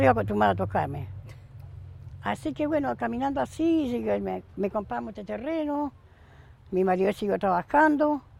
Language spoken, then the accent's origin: Spanish; Paraná, Entre Ríos, Argentina; Y yo vine acá de Paraná, vine y anduve por todos lados. Y con mi marido, vivíamos en Zárate, Campana, todos los barrios.